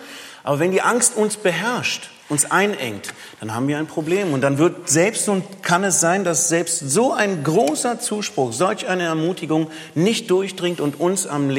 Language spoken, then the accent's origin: German; Berlin, Germany; born there; Nun bin ich ja Berliner Jugo, in Berlin geboren und doch jugoslawische Wurzeln.